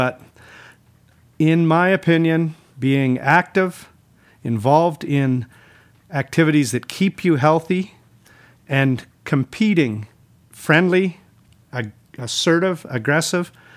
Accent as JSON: {"language": "English", "town": "Campbell River", "region": "British Columbia", "country": "Canada", "tie": "born or raised there", "said": "I was born and raised in Campbell River. When I grew up there, it was about the same size as Salmon Arm was about 3-4 years ago. I attended a very new small high school there and graduated from a school called Southgate Secondary."}